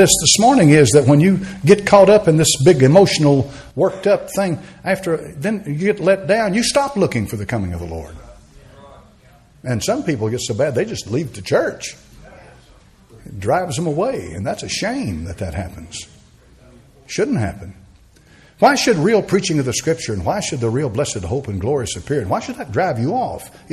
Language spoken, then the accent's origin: English; Beaumont, Texas, United States; I came all the way from Beaumont, Texas.